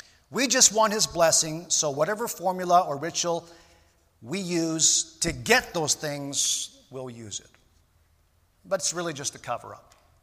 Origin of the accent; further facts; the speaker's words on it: Canada; I mean, we're Canadian. We're not like that, are we?